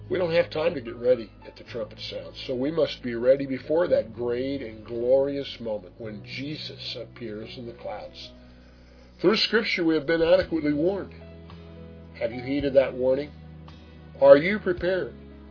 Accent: Kansas City, United States; since growing up in the Kansas City area, we didn't have any.

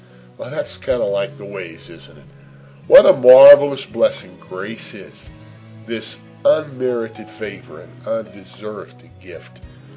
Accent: Midwest, United States; growing up in the Midwest, I rarely saw the ocean as a child.

